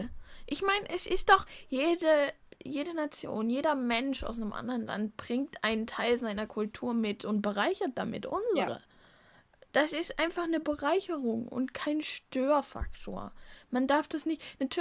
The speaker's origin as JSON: {"language": "German", "country": "Germany", "tie": "born there", "said": "ich bin alles andere als deutsch. Ich bin aber in Deutschland geboren und man sieht es mir nicht"}